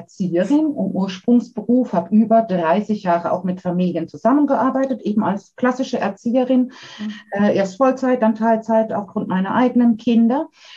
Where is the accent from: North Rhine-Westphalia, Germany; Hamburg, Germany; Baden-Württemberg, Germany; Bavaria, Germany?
Baden-Württemberg, Germany; Ettlingen; Genau, ich komme aus dem Landkreis Karlsruhe, aus Ettlingen, ja.